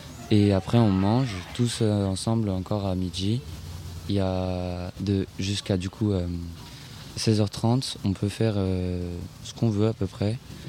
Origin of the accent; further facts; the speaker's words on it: Lyon, Auvergne-Rhône-Alpes, France; Moi, je suis Lyonnais, donc aussi dédicace à Lyon, forcément.